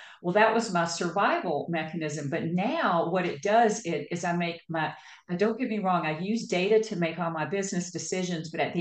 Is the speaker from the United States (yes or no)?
yes; the South, United States; Growing up in the South, I grew up in a family that had a lot of alcoholism.